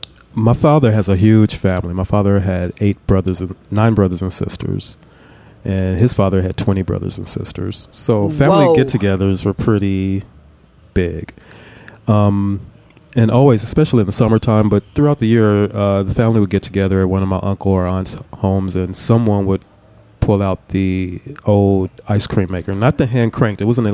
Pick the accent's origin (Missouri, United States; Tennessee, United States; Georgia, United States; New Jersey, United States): Missouri, United States; Kansas City; I grew up in Kansas City, Missouri.